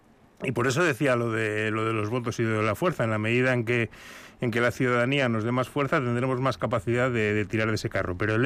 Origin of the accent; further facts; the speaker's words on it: Basque Country, Spain; como diputados vascos que estamos en el Congreso, pues también estamos haciendo un trabajo por nuestro país